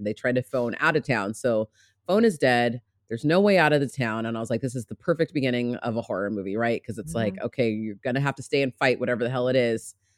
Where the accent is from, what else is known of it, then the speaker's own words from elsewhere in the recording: Nevada, United States; As someone who grew up in Nevada, this is a lot, you know